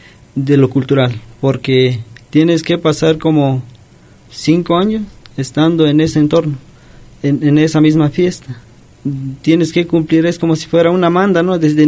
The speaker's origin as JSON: {"language": "Spanish", "town": "Tuxpan de Bolaños", "region": "Jalisco", "country": "Mexico", "said": "A lo mejor en nuestra comunidad, en mi comunidad, soy de Tuxpan de Bolaños"}